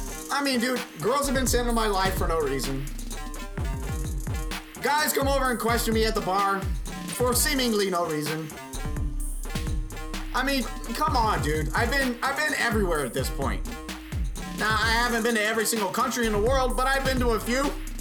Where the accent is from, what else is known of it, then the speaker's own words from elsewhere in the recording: Las Vegas, Nevada, United States; I come from Vegas. Land of the mob, land of the mafia.